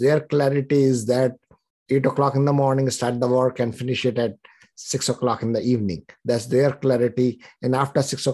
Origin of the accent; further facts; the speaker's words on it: India; moved away; like I came from India in 97.